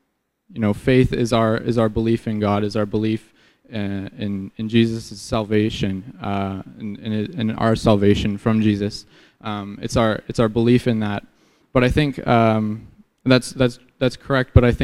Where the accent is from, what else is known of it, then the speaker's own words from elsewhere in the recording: Canada; So about me, I'm from Canada. I got here in February. In January, I went down to Texas to train for this. And then before that, I lived in Canada.